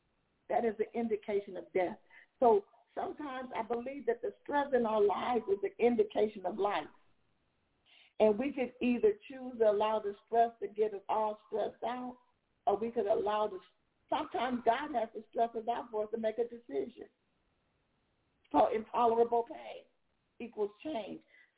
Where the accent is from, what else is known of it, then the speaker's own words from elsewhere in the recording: California, United States; also born or lived in Tulsa, Oklahoma; Now, we're from California, and I did live in Oklahoma, Tulsa